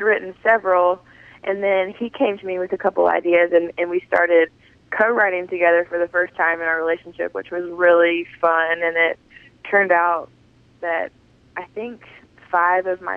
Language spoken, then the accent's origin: English; Griffin, Georgia, United States; I grew up in Griffin, Georgia, actually, and it's very small and country